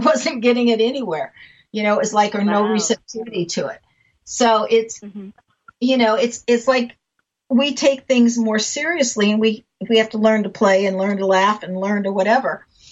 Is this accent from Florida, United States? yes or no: no; San Diego, California, United States; Well, and I grew up in San Diego. So I have a, you know, like to me, that was partly home, you know, when you grow up someplace.